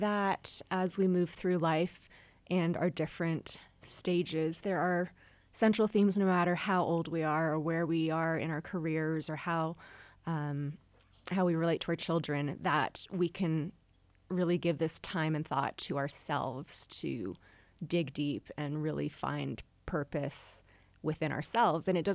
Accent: Canada; also born or lived in Mexico; now in Park City, United States; You know, I'm from Canada. I lived in Mexico. I moved to Park City.

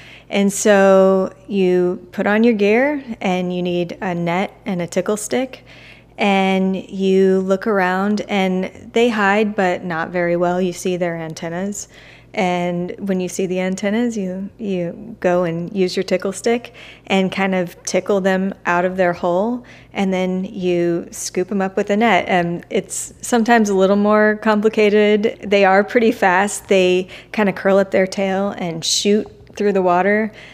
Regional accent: Tampa, Florida, United States; I'm from Tampa, and I have a food blog called Swanee Rose.

